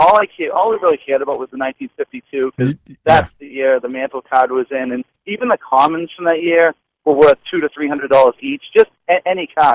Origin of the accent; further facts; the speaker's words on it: Boston, Massachusetts, United States; I mean, we're from Boston, so Boston, Yankees.